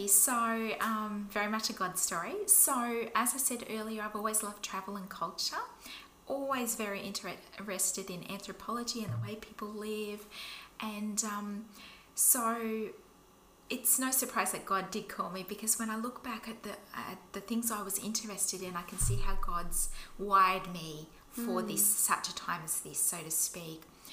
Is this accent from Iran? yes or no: no; Toowoomba, Queensland, Australia; now in Brisbane, Australia; and I'm in my early 40s, and I grew up in Toowoomba. However, in my later years, I moved to Brisbane